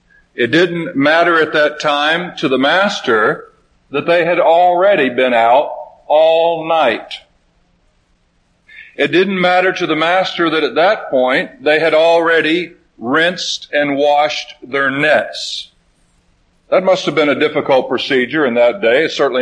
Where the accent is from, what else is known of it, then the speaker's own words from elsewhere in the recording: Florida, United States; back in the days when I was growing up in Florida, when much of Florida was still in a fairly pristine condition